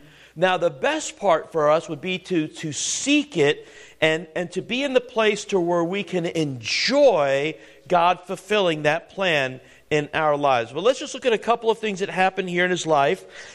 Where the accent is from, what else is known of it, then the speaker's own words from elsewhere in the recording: North Miami Beach, Florida, United States; Listen, I grew up in North Miami Beach, Florida.